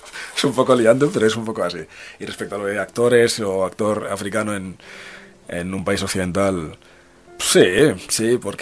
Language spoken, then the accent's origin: Spanish; Madrid, Community of Madrid, Spain; accent: castizo; yo tengo, pese a que tengo un acento castizo que te cagas, soy negro. Entonces eso es señal de muchas cosas en España o en Madrid, por lo menos que soy de aquí.